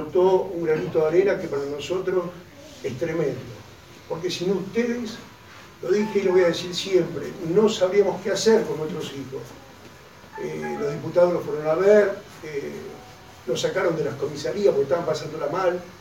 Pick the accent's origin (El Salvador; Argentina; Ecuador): Argentina; somos una familia, somos argentinos y hay trabajadores.